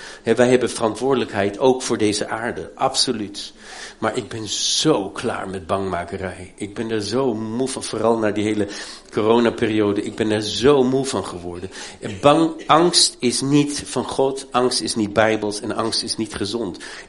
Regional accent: Germany; maar ik ben in Duitsland opgegroeid

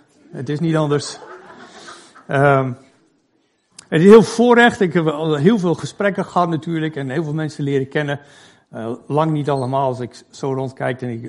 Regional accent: Canada; Ik ben kwart Fries. Ik ben in Canada geboren en opgegroeid.

